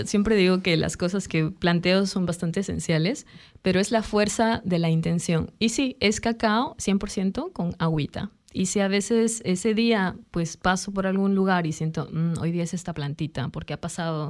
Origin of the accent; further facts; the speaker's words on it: Peru; moved away as an adult; now in Denmark; valoré mucho más de donde soy desde que estoy fuera de mi país.